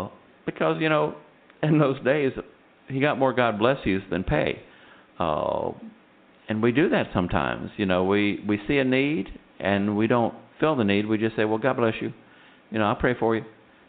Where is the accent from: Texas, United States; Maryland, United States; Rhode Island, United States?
Texas, United States; well, I'm from Texas. We like to barbecue everything